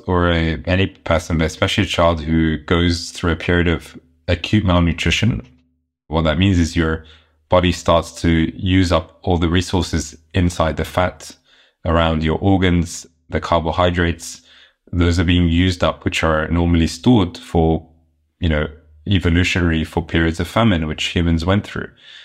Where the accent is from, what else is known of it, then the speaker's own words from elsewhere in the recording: United Kingdom; I'm a British Egyptian pediatric neurologist.